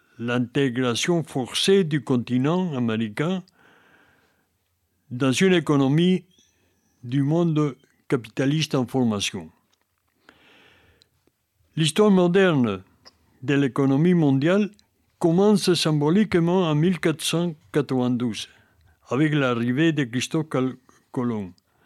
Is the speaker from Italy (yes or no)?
no; Peru; moved away as an adult; now in France